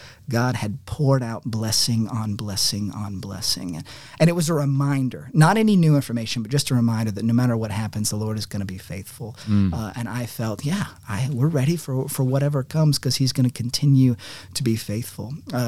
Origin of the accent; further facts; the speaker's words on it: Hendersonville, Tennessee, United States; From there, I was going to go to my hometown of Hendersonville, Tennessee.